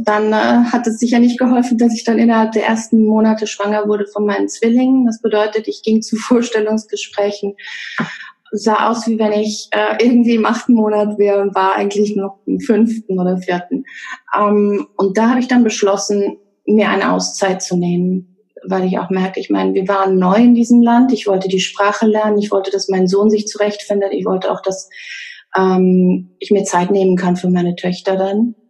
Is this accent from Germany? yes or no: no; northern Italy, Italy; also born or lived in Switzerland; Allerdings, wir sind beide in der Schweiz geboren. Das war gerade so kurz über die Grenze und dann wieder zurück nach der Geburt. Aber wir sind eben in Norditalien aufgewachsen, sind dort in eine europäische Schule gegangen. in der deutschen Sektion